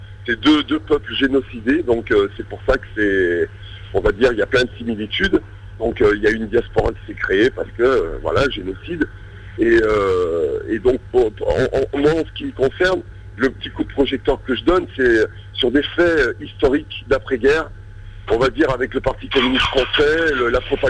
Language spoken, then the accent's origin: French; Saint-Étienne, Auvergne-Rhône-Alpes, France; on est stéphanois tous